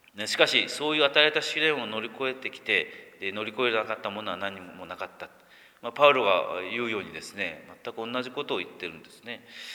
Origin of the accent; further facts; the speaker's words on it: Kumamoto, Japan; 自分も熊本生まれ熊本育ちなので、